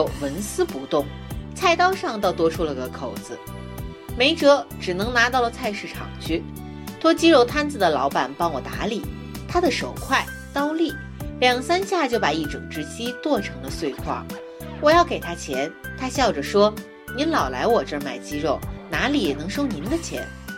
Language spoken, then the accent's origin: Chinese; Sichuan, China; 我们四川人吃鳝鱼都是要去开膛去骨的，